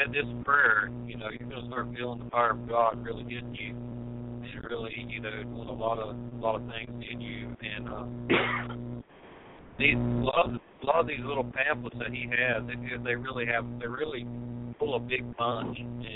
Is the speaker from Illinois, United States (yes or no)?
no; North Carolina, United States; if anybody is in the North Carolina area or is actually, you know, in my hometown here in Catawba County and you want one of these things